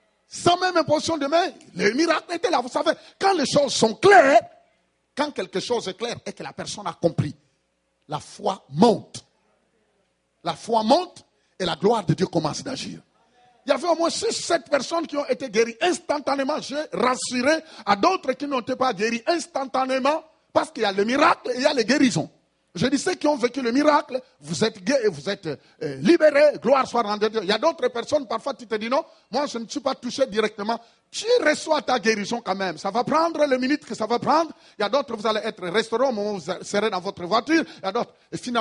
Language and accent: French; Canada; moi je viens du Canada, je viens de loin